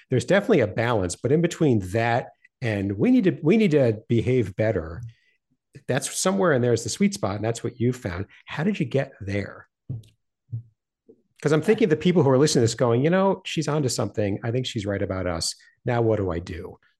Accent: Northeast, United States; I'm from the Northeast. I'm a nicer person today just because it's so nice out here

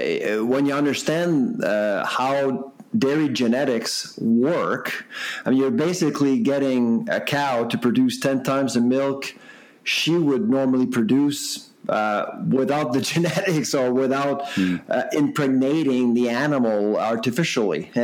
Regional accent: Farnham, Quebec, Canada; I grew up in Farnham, Quebec, in rural Quebec, and I saw all sorts of things going on when I was growing up.

